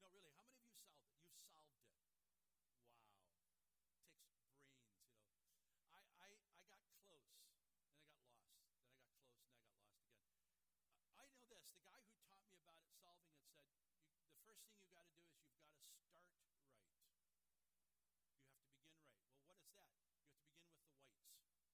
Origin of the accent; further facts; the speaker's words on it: Randolph, Wisconsin, United States; So I always tell people, well, I'm from Wisconsin.